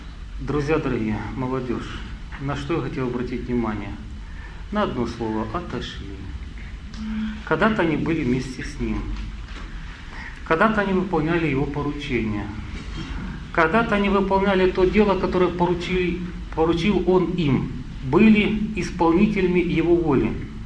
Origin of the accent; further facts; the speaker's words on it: Kakhovka, Kherson Oblast, Ukraine; Я с Украины … Это юг Украины, Одесское объединение, город Каховка. Это кто в Крым ехал, это как раз через нас дорога, там Херсонская, Крымская дорога.